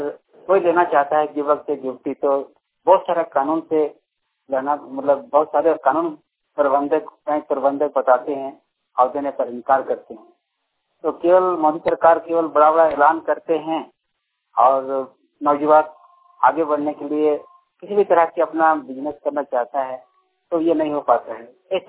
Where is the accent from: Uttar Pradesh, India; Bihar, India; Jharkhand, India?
Jharkhand, India; प्रखंड खुदपानी, पश्चिमी सिंहभूम, देवासा, रंगशाली के रहने वाला हूँ।